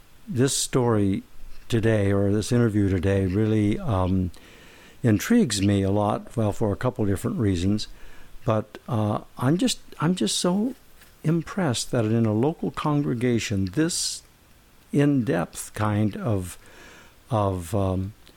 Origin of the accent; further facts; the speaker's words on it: Pella, Iowa, United States; she was born in Pella, Iowa. That's my hometown as well.